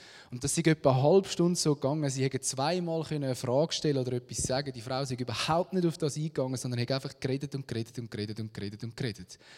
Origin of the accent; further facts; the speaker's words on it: Switzerland; wenn man da so als Westler, als Schweizer, wo manchmal ja so viel mit unserem Verstand ergreifen und machen können